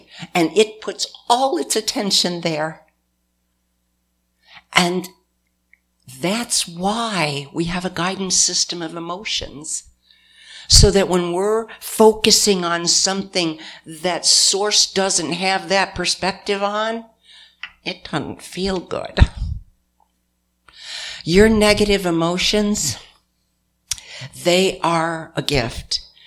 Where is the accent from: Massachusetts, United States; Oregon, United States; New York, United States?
New York, United States; I was born and raised up near Canada in northwestern New York. You know, being a northerner, I don't know, there's something about it.